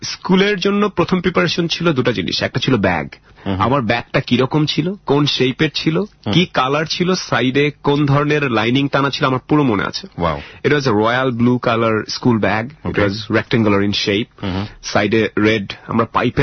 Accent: Jessore, Khulna Division, Bangladesh; born there; also born or lived in Chittagong; আর্মির চাকরি 2-2.5 বছর পর মুভ করতাম, এই করতে করতে যশোরে জন্মেছি মনে নেই কিছুই, থাকার কথা না বায়োলজিক্যালি। দেন চিটাগং

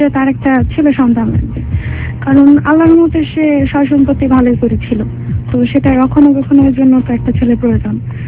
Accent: Khulna, Khulna Division, Bangladesh; আমাদের দেশের বাড়ি খুলনাতে, দেশের বাড়ি থাকি ওই একই এলাকায় আমার বাবার বাড়ি, একই এলাকায় আমার নানার বাড়ি।

